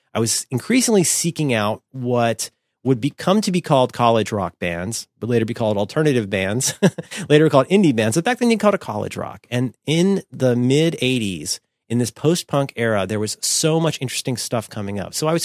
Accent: Florida, United States; growing up in Florida, not having a lot of dough and being mostly exposed to things like FM radio

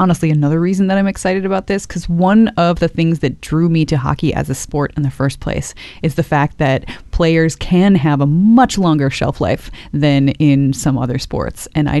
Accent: Wisconsin, United States; now in Canada; like I said, where I grew up in Wisconsin, hockey was just not a concern.

